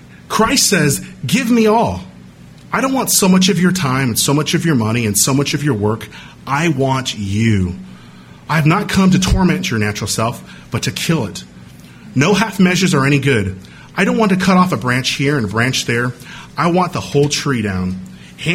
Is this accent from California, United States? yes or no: yes; California, United States; And growing up in California, we have a lot of theme parks.